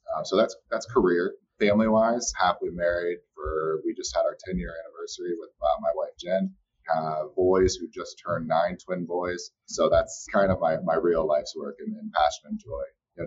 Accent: Missouri, United States; John Ruth, who I grew up with in Missouri.

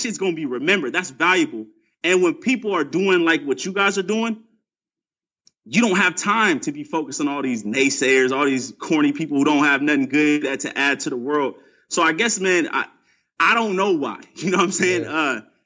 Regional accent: Portland, Oregon, United States; And I'm from Portland. I love my Blazers, and that picture just really speaks to me.

